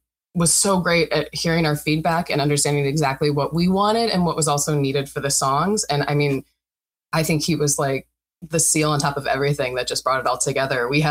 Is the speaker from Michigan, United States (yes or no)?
yes; Detroit, Michigan, United States; now in Portland, United States; I came from the Midwest, from like the Detroit area, and I came from there thinking like that's like where rock is.